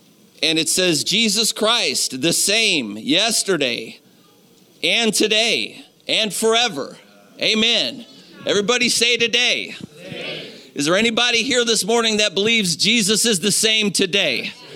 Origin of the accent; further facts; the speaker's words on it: Cleveland, Ohio, United States; from Cleveland, Ohio, evangelist.